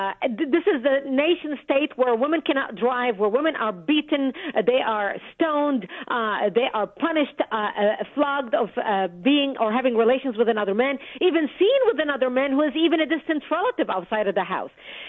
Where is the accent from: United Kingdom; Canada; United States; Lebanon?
Lebanon; Look, I come from Lebanon.